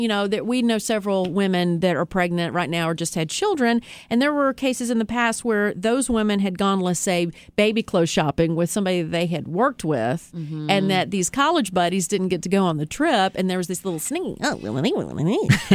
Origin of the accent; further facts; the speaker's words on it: Nashville, Tennessee, United States; now in Atlanta, United States; I grew up in Nashville, went to UT, and the real UT, Tennessee, and then I came down to Atlanta.